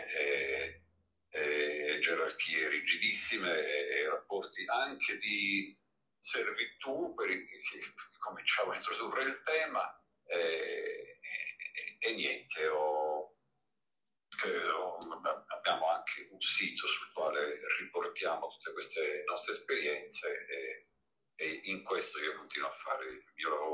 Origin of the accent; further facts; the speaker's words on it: Sedilo, Sardinia, Italy; 72 anni, sono nato e vissuto a Sedilo non a lungo, ho studiato attraverso i collegi perché non c'erano neanche le scuole medie nel nostro paese, nonostante fosse un paese di al di sopra dei 3.000 abitanti